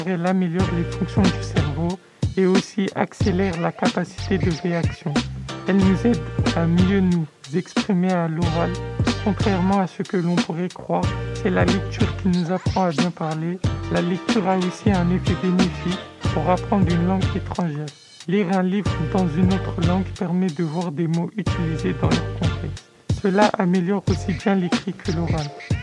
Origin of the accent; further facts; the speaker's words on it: Mantes-la-Jolie, Île-de-France, France; je viens de Mantes-la-Jolie et j'ai 15 ans.